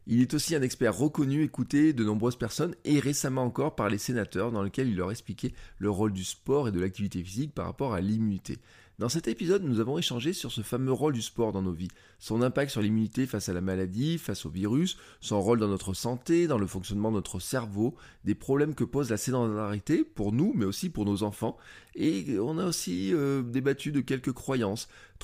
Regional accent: Auvergne-Rhône-Alpes, France; Alors, je vous avoue que chez moi en Auvergne, il fait pas beau du tout.

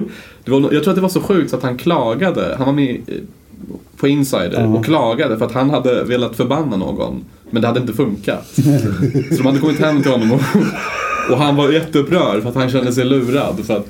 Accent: Tunisia; now in Sweden; Jag växte upp det alldeles i Tunisien.

